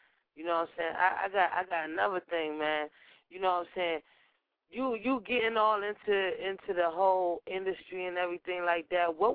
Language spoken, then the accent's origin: English; New York City, New York, United States; I'm a New Yorker, so what do you think makes a top elite street team, man?